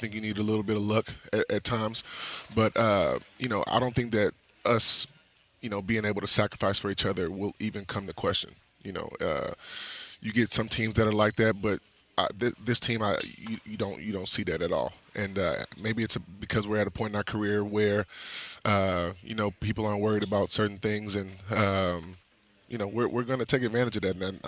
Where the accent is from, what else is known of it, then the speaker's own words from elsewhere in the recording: Houston, Texas, United States; now in Los Angeles, United States; Like, come on, you live in L.A.? I'm like, I'm from Houston.